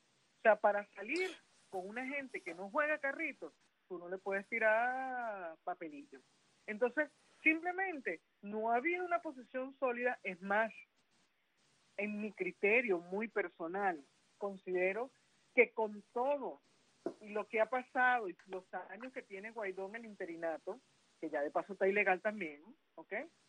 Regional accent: Venezuela

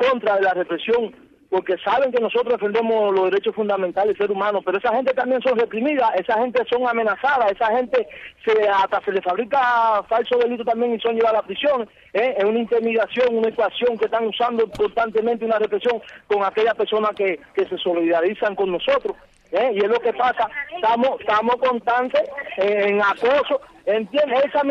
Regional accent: Guantánamo, Cuba; Nosotros somos de Cuba, Guantánamo, y residimos en el 7 Sur entre 4 y 5 Este.

